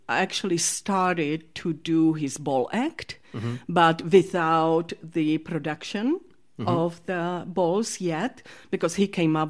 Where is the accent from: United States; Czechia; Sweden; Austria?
Czechia; Ostrava, Moravian-Silesian Region; English is a second language; And then I came not from Prague, but from Ostrava, which is a smaller city than Prague